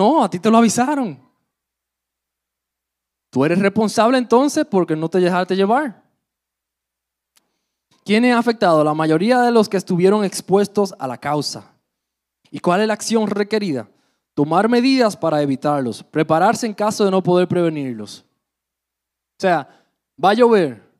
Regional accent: Dominican Republic; Muchas veces nosotros como dominicanos, aún en medio de la checha, decimos, no, que eso fue el diablo.

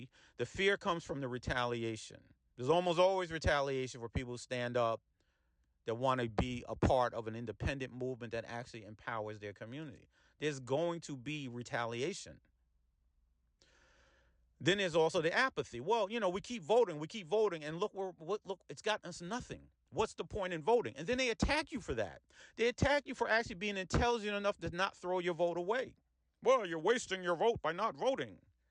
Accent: Peekskill, New York, United States; if you've been in Westchester or particularly my hometown of Peekskill, you've seen us at council meetings

